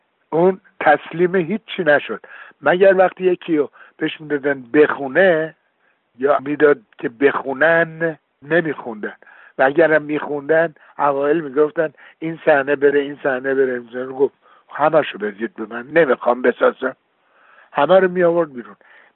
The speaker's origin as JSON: {"language": "Persian", "country": "Iran", "moved": "yes", "said": "من 40 سال از ایران بیرونم و همش فکر میکنم"}